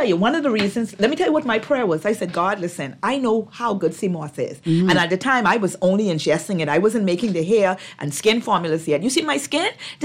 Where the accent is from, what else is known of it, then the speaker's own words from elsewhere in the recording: Long Bay Cays, Bahamas; I tell people I grew up in Long Bay, Keys, Andrews with my grandparents.